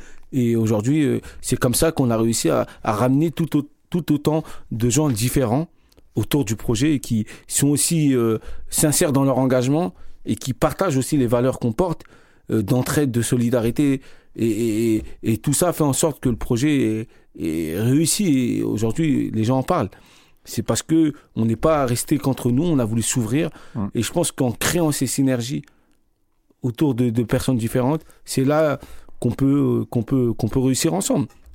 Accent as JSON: {"language": "French", "country": "France", "tie": "born or raised there", "said": "Nous, on est né en France, on a grandi en France, on est né avec la culture française. Et certes, nos parents sont originaires d'autres pays, d'Afrique, etc. Mm. Mais nous, on est purement français, on se sent français."}